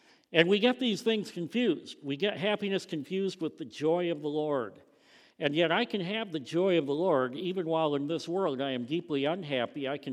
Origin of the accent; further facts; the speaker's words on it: Greenville, Michigan, United States; born there; I was born in the city of Greenville, Michigan.